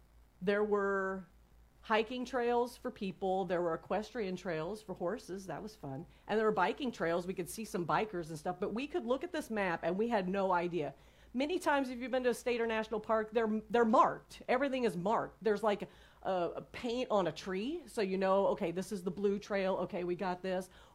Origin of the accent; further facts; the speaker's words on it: Midwest, United States; We grew up in the Midwest, and Tosh was in the military.